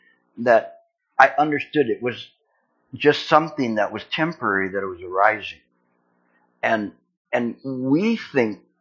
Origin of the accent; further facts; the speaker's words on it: California, United States; Well, I'm a Californian. We don't have those kind of ticks over there.